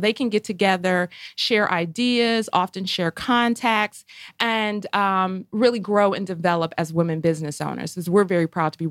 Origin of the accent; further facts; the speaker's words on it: Ohio, United States; also born or lived in New York; now in Atlanta, United States; I'm originally from Ohio, and I say that Atlanta, if Cleveland and New York had a baby, it would be Atlanta.